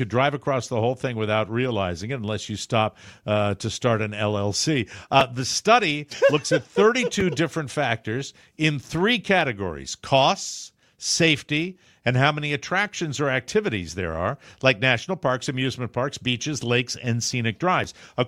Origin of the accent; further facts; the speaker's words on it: Connecticut, United States; Connecticut, my home state